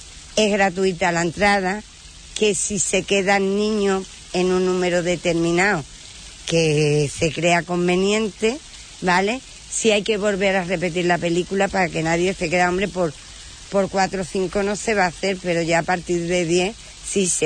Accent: Palos de la Frontera, Andalusia, Spain; la verdad es que Palos no es porque sea mi pueblo, pero mi pueblo es precioso.

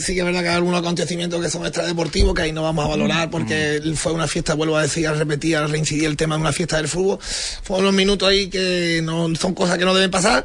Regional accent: Moguer, Andalusia, Spain; Yo soy de Moguer, sabes lo moguereño que soy, que miro mucho por mi pueblo.

